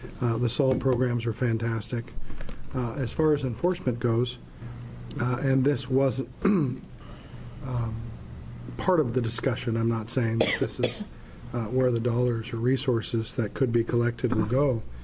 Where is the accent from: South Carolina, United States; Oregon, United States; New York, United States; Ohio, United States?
Oregon, United States; Port Orford; in my hometown of Port Orford, we have a big, huge 4th of July celebration